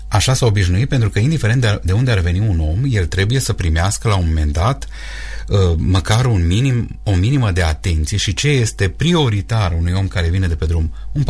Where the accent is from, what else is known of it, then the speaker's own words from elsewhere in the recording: Bârlibaș, Romania; eu provin din Bârlibaș, Bârlibașul era un sat cu poate 70-80 de case cândva.